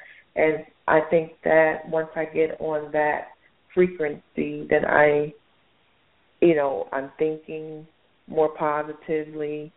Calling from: Atlanta, Georgia, United States; Hi, Adam. … calling from Atlanta. Happy Thanksgiving.

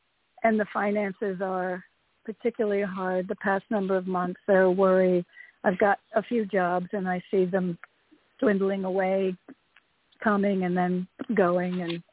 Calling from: Connecticut, United States; from Connecticut.

